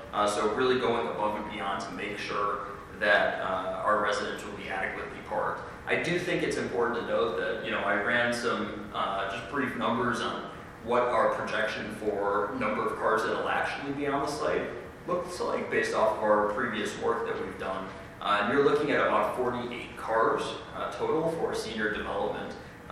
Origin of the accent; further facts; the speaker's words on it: Chicago, Illinois, United States; I'm personally from the Chicago area, so I do understand the nature of the different communities throughout the area fairly well.